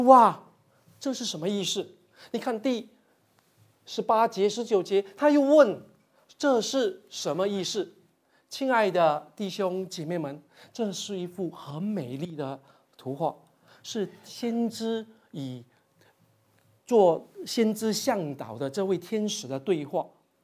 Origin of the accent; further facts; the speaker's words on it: Taiwan; 这个番石榴树不是我们台湾人的芭乐啊